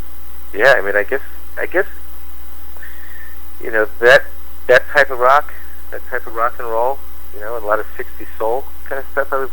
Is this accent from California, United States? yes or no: yes; Pleasanton, California, United States; I was growing up in Pleasanton, California.